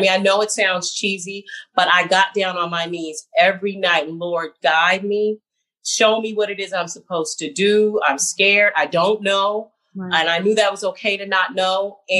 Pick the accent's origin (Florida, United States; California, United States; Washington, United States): California, United States; San Francisco; As you said, I'm from San Francisco, from the Bay Area.